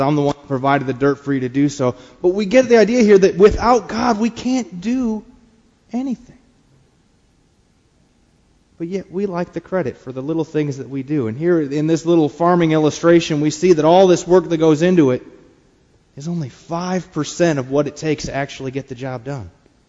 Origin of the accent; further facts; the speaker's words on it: Wisconsin, United States; because I'm from Wisconsin, right up there in the Midwest, where we have more cornfields than about anything else.